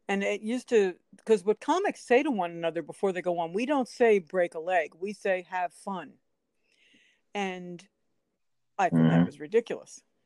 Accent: Philadelphia, Pennsylvania, United States; Sometimes for me, being an Irish girl from Philadelphia, in Philly, I cut up guys.

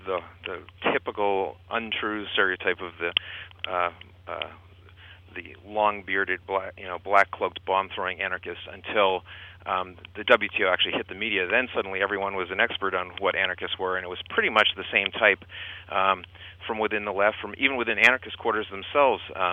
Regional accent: Boston, Massachusetts, United States; and I know from growing up in Boston myself, anarchist ideas always being under the thumb of lame leftist organizations

